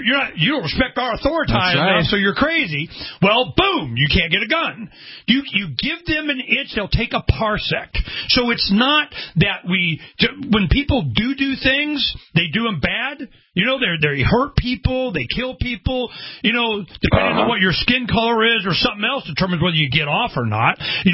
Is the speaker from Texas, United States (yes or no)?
no; Arizona, United States; We just had I'm from Arizona.